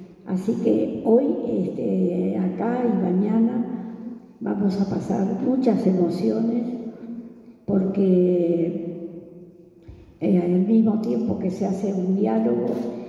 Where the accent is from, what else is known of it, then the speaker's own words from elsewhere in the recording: Argentina; tierras ancestrales que como argentinas no podemos dejar de reclamar